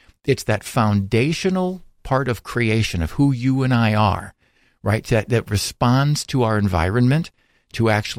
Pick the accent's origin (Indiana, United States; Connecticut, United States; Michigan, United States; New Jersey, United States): Indiana, United States; I'm from Indiana, other people right here from the Hernando County area.